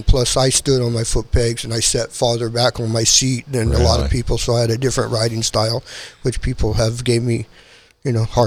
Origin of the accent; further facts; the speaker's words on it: El Cajon, California, United States; Ricky, you know, very young when I met Ricky and stuff, and we grew up in El Cajon, and he's down the street